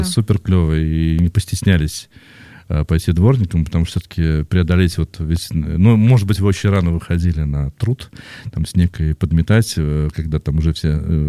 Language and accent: Russian; Moscow, Russia; так как мы живем в Москве, и мы больше опираемся на свой опыт, потому что мы москвичи